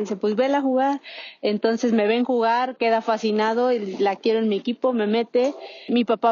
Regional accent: Tehuixtla, Morelos, Mexico; Yo soy originaria de Tehuixtla, Morelos.

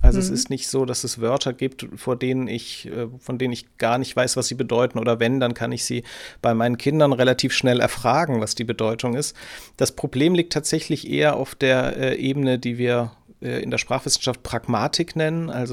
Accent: West Germany, Germany; Ich war 16, als die Mauer gefallen ist, und in meiner Kindheit und Jugend, ich bin in Westdeutschland aufgewachsen, war die Vorstellung, dass ich mal im schönen Magdeburg berufstätig sein könnte, überhaupt nicht auf der Tagesordnung.

